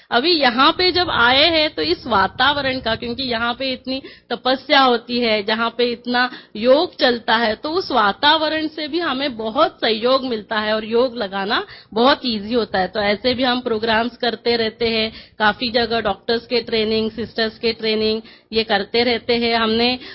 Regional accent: New Panvel, Maharashtra, India; मैं न्यू पनवेल से हूँ

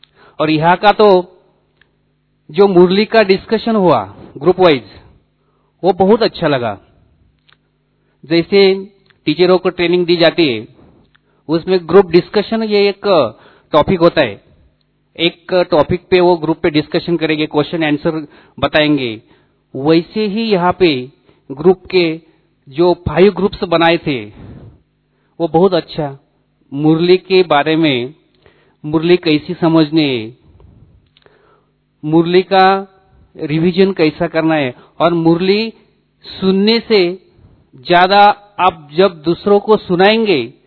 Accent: Malegaon, Maharashtra, India; मैं मालेगांव से हूं, मालेगांव महाराष्ट्र।

